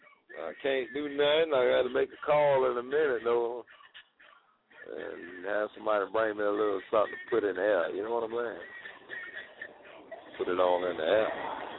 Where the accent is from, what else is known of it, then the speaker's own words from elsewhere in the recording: Puerto Rico; Ever since I came from Puerto Rico